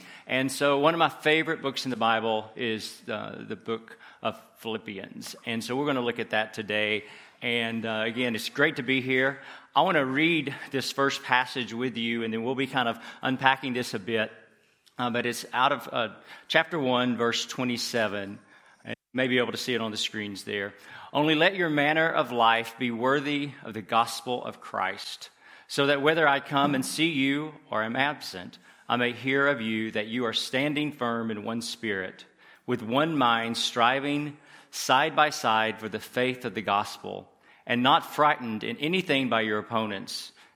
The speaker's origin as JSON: {"language": "English", "region": "Tennessee", "country": "United States", "accent": "Southern", "said": "you probably can tell from my accent. So I'm from the South, and mostly proud of it, from being East Tennessee and in the mountains."}